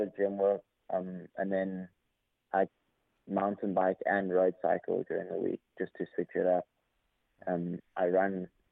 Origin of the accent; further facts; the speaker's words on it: South Africa; now in United States; It's been really hard for me and my family. America is a lot different to back at home